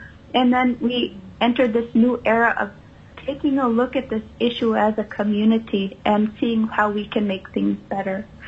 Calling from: Nome, Alaska, United States; I'm calling in from Nome

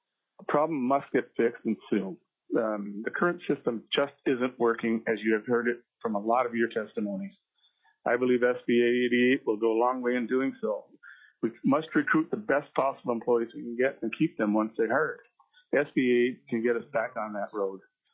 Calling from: Petersburg, Alaska, United States; I'm calling from Petersburg.

